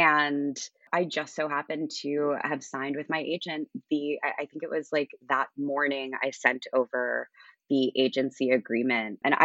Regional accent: New Jersey, United States; I went back to my hometown, which is in Monmouth County, New Jersey, Jersey Shore hometown.

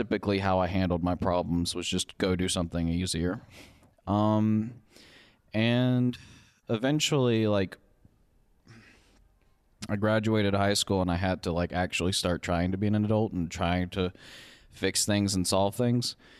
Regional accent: Louisiana, United States; Louisiana. I'm from Louisiana, and it's a variety of reasons. I'd have to say, being in Louisiana wasn't a pleasant experience for me.

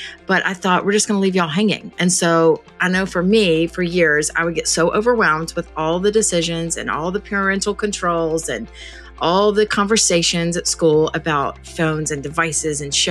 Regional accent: Atlanta, Georgia, United States; We just established that I'm from Atlanta and you're in Atlanta.

